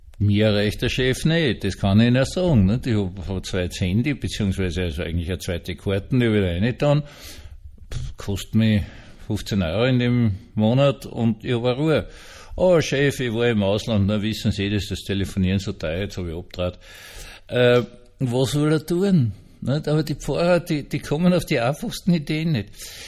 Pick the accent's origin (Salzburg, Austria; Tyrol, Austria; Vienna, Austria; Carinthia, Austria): Vienna, Austria; ich bin ja Wiener